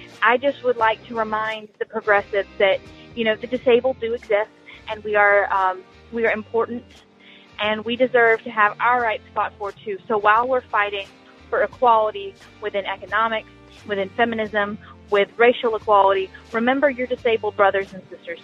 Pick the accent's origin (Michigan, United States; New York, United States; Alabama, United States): Alabama, United States; I'm from Alabama.